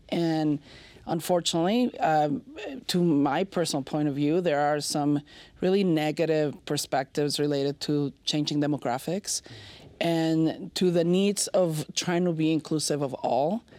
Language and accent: English; Mexico; English is a second language; moved away as an adult; now in Utah, United States; I'm originally born and raised in Mexico, and so I'm a new American by choice, and came here to the state of Utah to go to school, to the University of Utah.